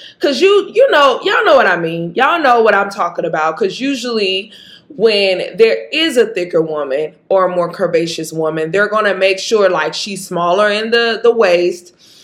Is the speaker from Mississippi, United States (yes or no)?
yes; Jackson, Mississippi, United States; Baby, I'm from Jackson, Mississippi. I should have prefaced that at the beginning. I am from Jackson, Mississippi.